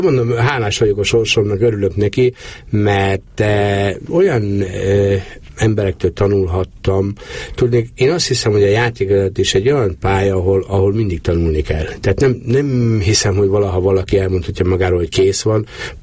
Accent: Emőd, Borsod-Abaúj-Zemplén, Hungary; born there; Nem, én Emődön születtem. Emődön születtem

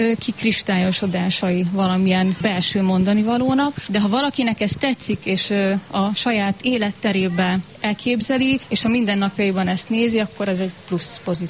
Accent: Szolnok, Jász-Nagykun-Szolnok, Hungary; born there; én mindig azt mondom, hogy nem hiába születtem oda, ahova születtem.

